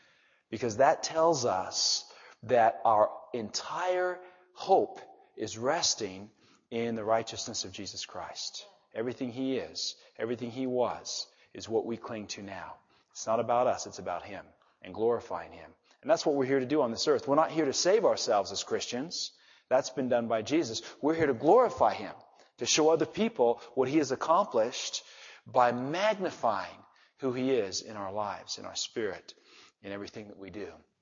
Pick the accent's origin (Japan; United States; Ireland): Ireland; Speaking as an Irishman right now, I love those potatoes for breakfast.